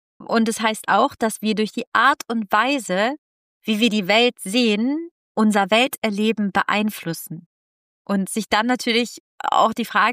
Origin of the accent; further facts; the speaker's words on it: Italy; German is a second language; Ich komme aus Italien